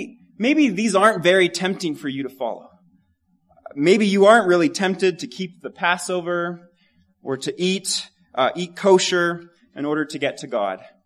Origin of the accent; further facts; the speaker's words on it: Kansas, United States; I'm from Kansas, so I've seen this sign quite a bit.